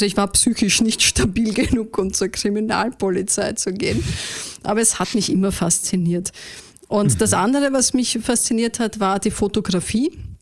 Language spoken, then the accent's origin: German; Vienna, Austria; Deutschen hören es ja, die Österreicher hören es nicht, weil ich doch versuche, nicht wienerisch zu sprechen, also nicht das Klassische. Ich bin ein echtes Wiener Madel, wie du so schön sagst. Groß geworden in Wien.